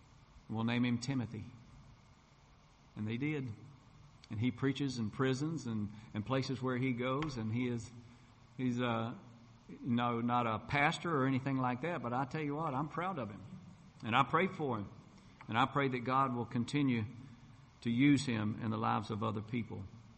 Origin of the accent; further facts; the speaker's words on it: North Carolina, United States; And Father, I pray for my brother Sammy, who right now is standing behind the pulpit in my hometown in North Carolina.